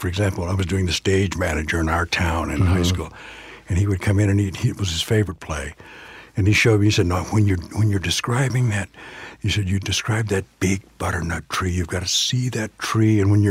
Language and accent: English; California, United States; I grew up in Southern California.